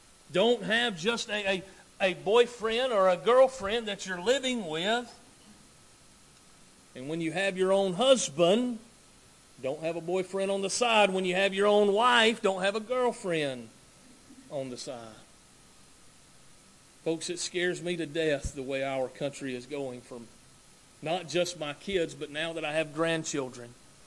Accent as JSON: {"language": "English", "region": "Alabama", "country": "United States", "tie": "born or raised there", "said": "I remember when I was a little guy, believe it or not, I was little at one time, growing up in Northwest Alabama."}